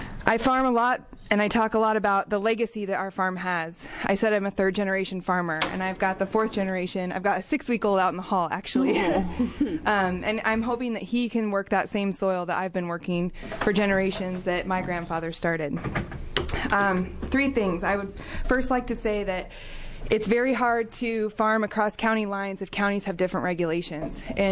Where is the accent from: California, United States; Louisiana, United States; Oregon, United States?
Oregon, United States; St. Paul; I'm from St. Paul, Oregon. I'm a third-generation farmer.